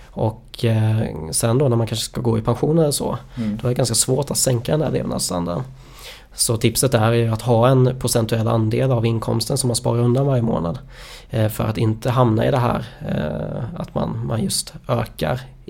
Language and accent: Swedish; Småland, Sweden; Jag är ju smålänning från början också.